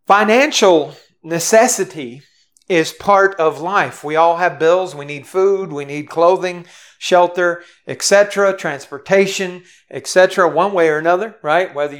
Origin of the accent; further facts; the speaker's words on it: Steubenville, Ohio, United States; I grew up in Steubenville, Ohio, and I lived very close to the Ohio River.